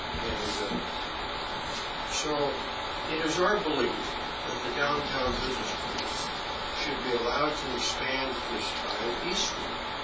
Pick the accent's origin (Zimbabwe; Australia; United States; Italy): United States; Belton; I grew up in Belton, and believe me, it's entirely different than the way it's going to be.